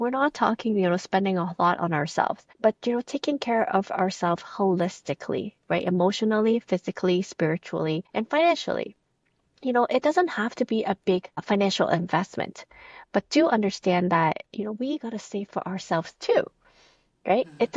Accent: Toronto, Ontario, Canada; I am from Toronto, Canada.

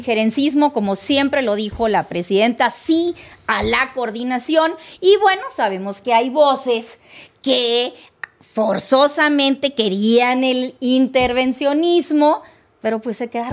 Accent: Tamaulipas, Mexico; yo soy de Tamaulipas, soy una de un estado fronterizo.

